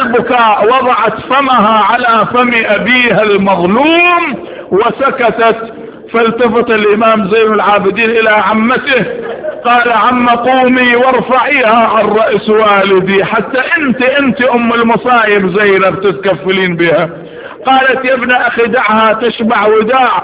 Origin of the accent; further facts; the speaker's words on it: Iraq; لأن أنا أساسا من طفولتي وإحنا بالرماسة بالعراق أنا أبقى شهرين لابس سواد